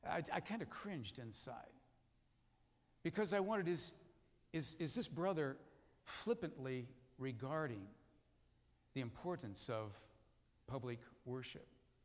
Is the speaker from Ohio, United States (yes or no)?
yes; Lindsay, Ohio, United States; I can remember as I was growing up in Lindsay, Ohio, it was just a tradition.